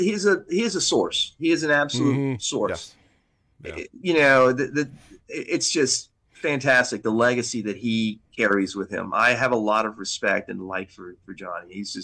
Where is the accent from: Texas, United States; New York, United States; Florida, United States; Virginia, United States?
Florida, United States; Was, you're not afraid of snakes? I go, dude, I'm from Florida.